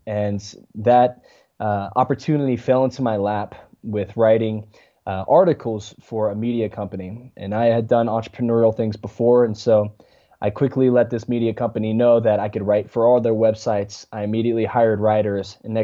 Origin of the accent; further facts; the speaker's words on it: Louisiana, United States; born there; In the beginning, I was born, birthed in a small town in Louisiana